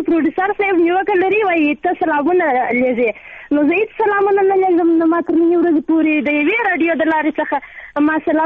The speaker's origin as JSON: {"language": "Pashto", "country": "Afghanistan", "said": "موږ نه روبر افغانان یو، موږ پښتانه افغانان یو، موږ پښتانه خلک یو"}